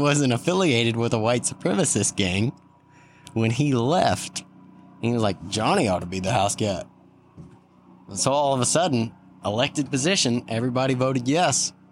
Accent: New Braunfels, Texas, United States; I grew up here in New Braunfels, and so.

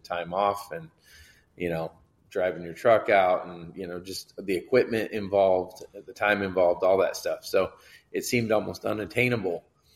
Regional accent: Midwest, United States; I mean, I grew up in the Midwest and, you know, elk was kind of this thing that everyone talked about

